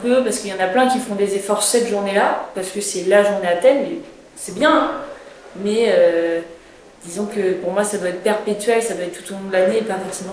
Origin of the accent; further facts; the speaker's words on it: Caen, Normandy, France; je viens de Caen